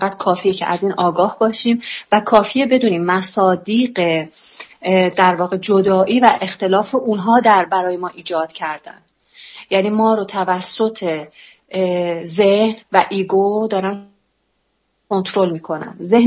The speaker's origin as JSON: {"language": "Persian", "region": "Lorestan", "country": "Iran", "tie": "born there", "said": "من هم در لرستان بر حسب یک اتفاق به دنیا آمدم"}